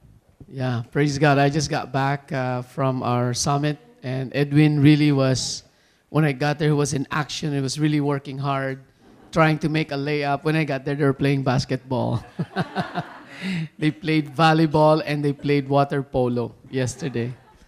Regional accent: Iloilo City, Western Visayas, Philippines; I was born raised in La Paz, Iloilo City. So that's really my hometown.

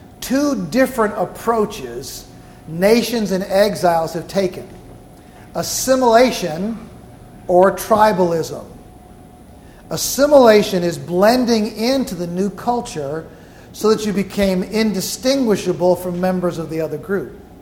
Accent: St. Louis, Missouri, United States; And in my hometown, St. Louis, there's a place called The Hill.

